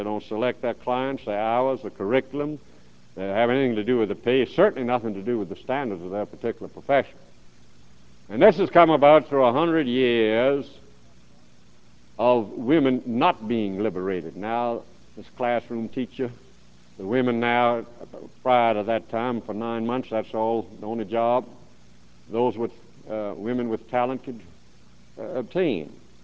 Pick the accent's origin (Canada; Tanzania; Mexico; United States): United States; South Carolina; the German steel entities in Georgetown, South Carolina, right down the road from my hometown, but they're dumping on my hometown docks